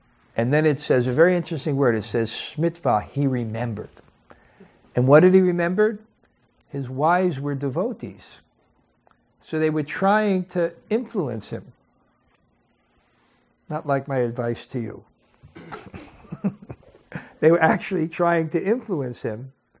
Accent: New York, United States; I know when I grew up in New York, if someone got defeated in a fight, he would never say he was defeated.

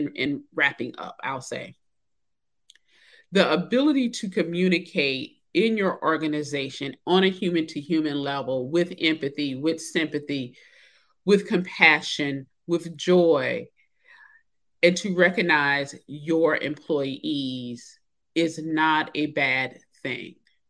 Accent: the South, United States; you know, I'm a Southerner and I used to work in an office with a lot of people from the Northeast.

